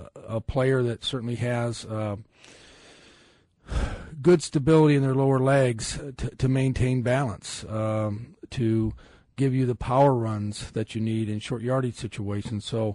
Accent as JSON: {"language": "English", "region": "Ohio", "country": "United States", "tie": "born or raised there", "said": "myself growing up in Ohio"}